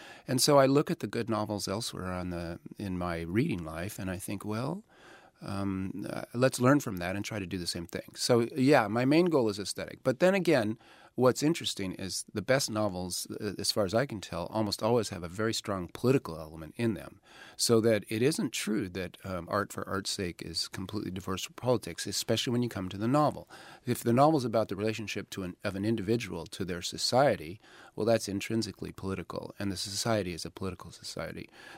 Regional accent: United States; I mean, I'm an American leftist.

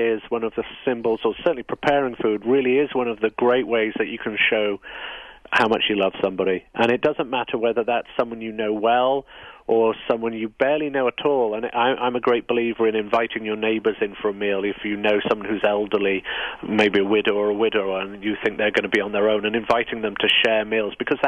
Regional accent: United Kingdom; now in United States

